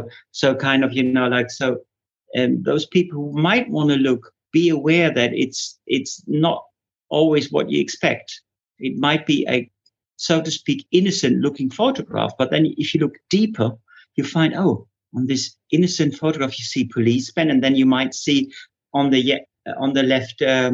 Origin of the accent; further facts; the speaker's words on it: Bielefeld, North Rhine-Westphalia, Germany; English is a second language; there's like more or less a deportation from my hometown, Bielefeld.